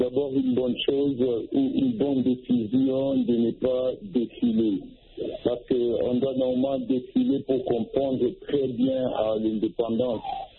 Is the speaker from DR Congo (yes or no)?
yes; DR Congo; nous, par exemple, à Lubumbashi, nous pouvons aussi défiler. Non, tous nous sommes Congolais.